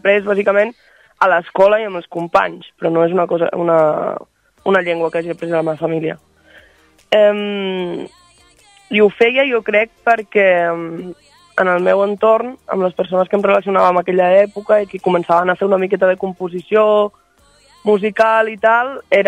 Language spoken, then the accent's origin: Catalan; Catalonia, Spain; first language Aranese; Catalan is a second language; jo he crescut sempre amb un clima, vull dir, la meva llengua amb la que he après a escriure, a llegir, a parlar, ha sigut l'aranès, A l'escola sempre amb aranès, amb la família, la part del meu pare amb aranès, companys amb aranès, vull dir que és una llengua habitual per mi.